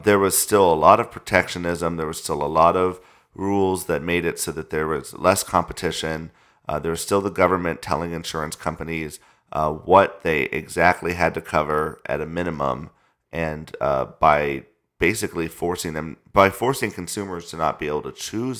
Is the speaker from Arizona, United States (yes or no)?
yes; Arizona, United States; Yeah, I grew up in Arizona, and so I'm very familiar with Senator McCain.